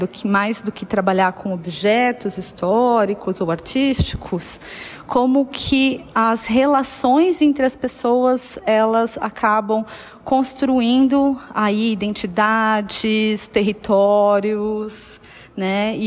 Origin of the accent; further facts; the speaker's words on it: São Paulo, Brazil; Falo aqui de São Paulo, capital. Nasci aqui em São Paulo, sou paulista e paulistana.